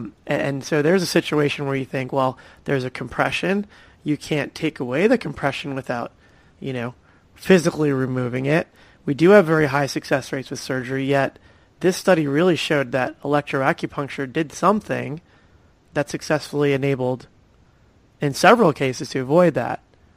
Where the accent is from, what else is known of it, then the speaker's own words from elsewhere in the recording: New Jersey, United States; I'm from New Jersey originally.